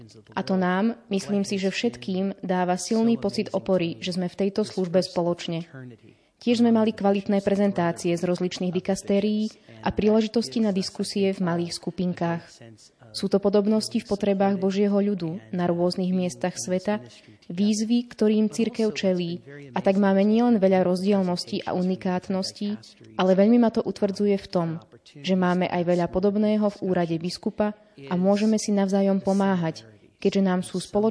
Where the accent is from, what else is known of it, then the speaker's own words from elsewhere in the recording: United States; Vyrastal som v Amerike, v slovenskej farnosti, založenej slovenskými prisťahovalcami